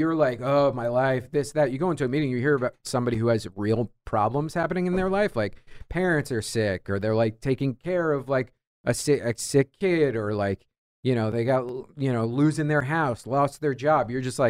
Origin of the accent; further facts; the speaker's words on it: New York, United States; I'm Irish. I'm New York guy